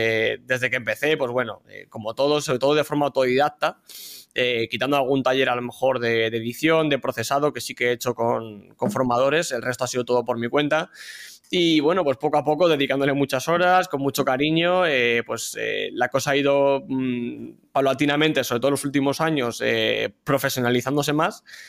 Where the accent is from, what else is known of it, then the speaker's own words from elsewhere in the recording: Leganés, Community of Madrid, Spain; yo soy original de Madrid, he nacido en Madrid y he vivido toda mi vida en Leganés, al sur de Madrid.